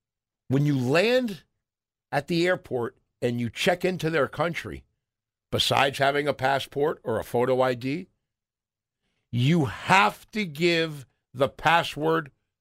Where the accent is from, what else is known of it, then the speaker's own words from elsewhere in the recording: United States; But when you go to different places, you realize, boy, I'm glad I'm American.